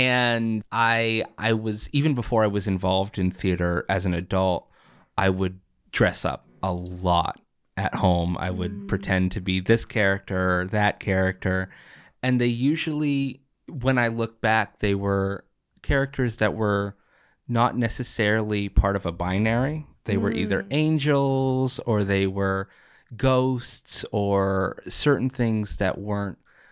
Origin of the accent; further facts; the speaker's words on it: Cherryfield, Maine, United States; So I grew up in Cherryfield, Maine. The population is not very big.